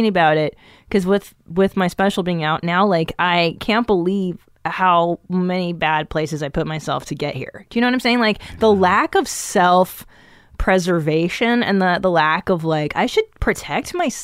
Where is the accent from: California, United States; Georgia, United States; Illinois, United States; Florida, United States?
California, United States; Yeah, I grew up in the San Fernando Valley.